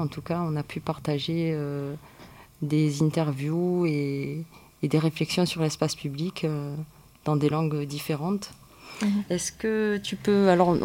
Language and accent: French; Marseille, Provence-Alpes-Côte d'Azur, France; Oui, j'ai toujours habité à Marseille. Je suis née à Marseille. J'ai habité environ 2 ans à Aix-en-Provence pour mes études, mais je revenais tout le temps à Marseille. Ouais, je travaillais à Marseille.